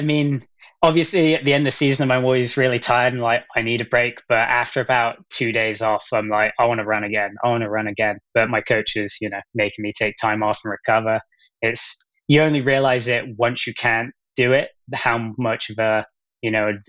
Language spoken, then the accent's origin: English; Gloucester, South West England, United Kingdom; accent: American twang; moved away as an adult; now in United States; Gloucester, England. But, you know, I've got an American twang, as you could probably hear, and been in the US for 7 years just prior to this.